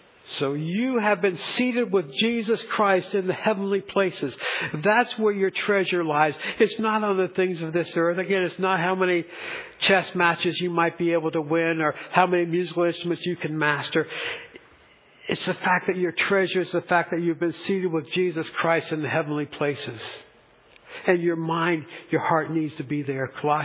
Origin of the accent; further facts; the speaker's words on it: United States; I was always conscious of the fact that I'm an American.